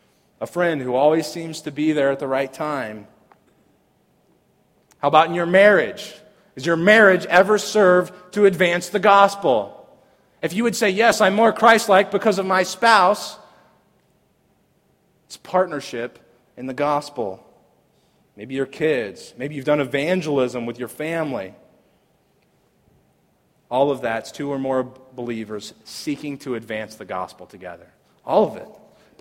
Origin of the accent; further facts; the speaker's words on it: Lafayette, Indiana, United States; we're from Lafayette, Indiana. We have been in Lafayette, Indiana. We haven't left Lafayette, Indiana much.